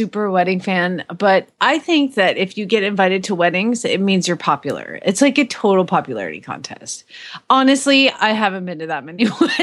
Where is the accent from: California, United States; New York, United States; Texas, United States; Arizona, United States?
Arizona, United States; Phoenix; from Phoenix, Arizona.